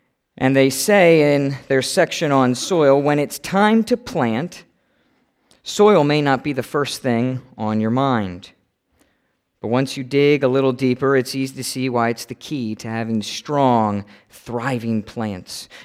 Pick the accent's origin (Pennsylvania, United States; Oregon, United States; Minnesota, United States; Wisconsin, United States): Pennsylvania, United States; Malvern; I come from my hometown is Malvern, Pennsylvania, and it is smaller and has less stoplights than the town I actually lived in.